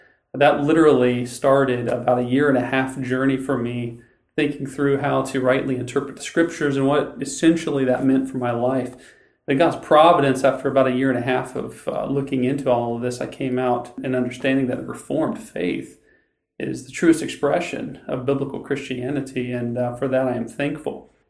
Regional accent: Waverly, Ohio, United States; So I grew up in Waverly, Ohio, which is south central Ohio, about 60 miles directly south of Columbus, and so a little small town with a church there that I grew up

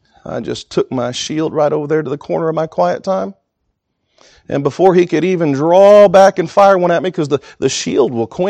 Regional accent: Texas, United States; I don't even have a cowboy hat. I'm from Texas. I don't own a cowboy hat. That's because I'm a city slicker Texan.

